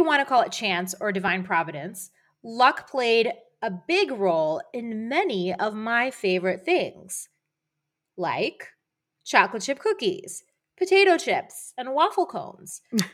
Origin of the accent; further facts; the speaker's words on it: Pennsylvania, United States; now in Boston, United States; I grew up near Philadelphia and we both lived in Boston.